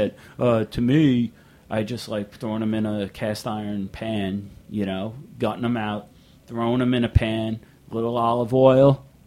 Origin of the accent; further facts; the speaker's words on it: New York, United States; We grew up on Long Island, Connecticut River State Park, and this place was famous for its fly fishing.